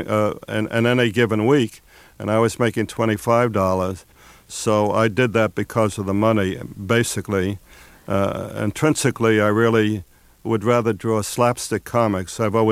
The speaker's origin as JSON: {"language": "English", "town": "New York City", "region": "New York", "country": "United States", "tie": "born or raised there"}